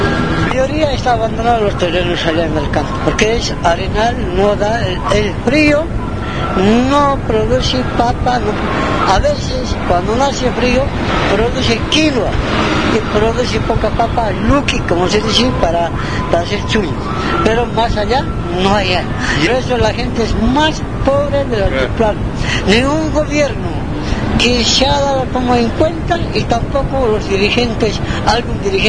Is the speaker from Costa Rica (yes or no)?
no; Oruro, Bolivia; born there; Yo simplemente, allá en el campo, yo nací en Oruro, pero no tengo terreno